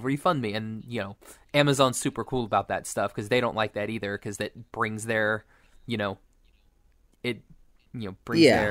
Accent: Oklahoma, United States; Like, I'm from Oklahoma, and I've been to Wynnewood.

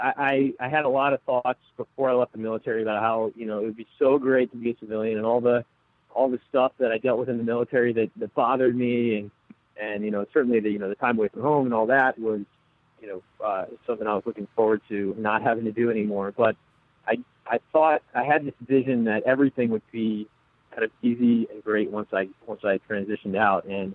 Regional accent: New York, United States; I used to make and sell maple syrup in my hometown back in upstate New York.

